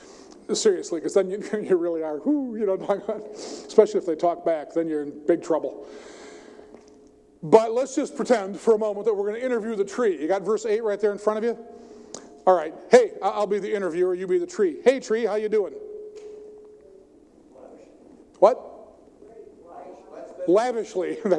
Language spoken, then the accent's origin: English; Michigan, United States; I grew up in West Michigan in a farming community.